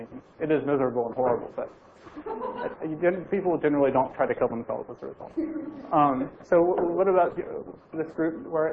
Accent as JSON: {"language": "English", "region": "Louisiana", "country": "United States", "said": "I'm from Louisiana, which is the boot-shaped state. It's sort of by Texas."}